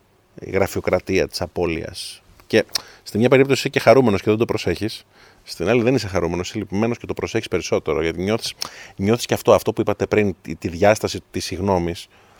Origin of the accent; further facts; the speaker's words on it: Peloponnese, Greece; Εμένα λόγω επωνύμου όλοι μου λένε ότι είμαι από την Κρήτη, αλλά όλοι είμαστε από τη Μάνη. Και το επώνυμο είναι από την Αρεόπολη.